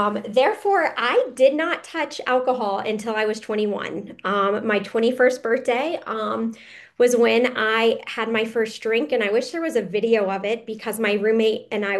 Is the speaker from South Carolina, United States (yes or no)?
yes; South Carolina, United States; So after the year, I moved to Florida, which I had also never been there. I'm originally from South Carolina.